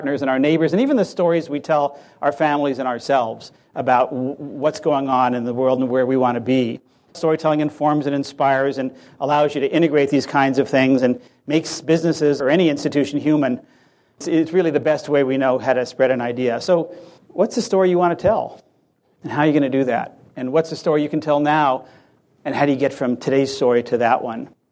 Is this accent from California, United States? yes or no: yes; California, United States; 20% of all the energy used in my home state of California